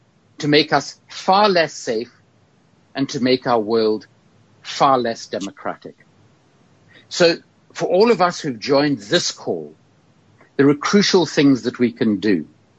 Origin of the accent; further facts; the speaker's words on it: Cape Town, Western Cape, South Africa; moved away as an adult; I remember sitting above the city of Cape Town, my hometown